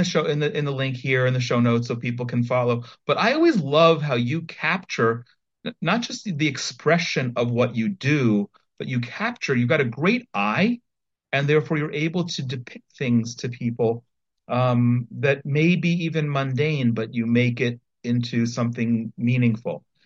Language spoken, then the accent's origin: English; United States; accent: American; and I'm saying it with my American accent